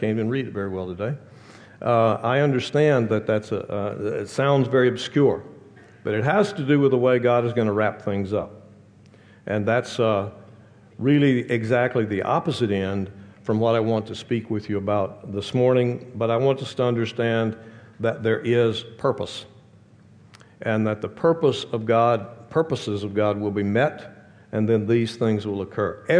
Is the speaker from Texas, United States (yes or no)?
yes; Texas, United States; accent: Texas; I come from Texas. You may or may not recognize a Texas accent.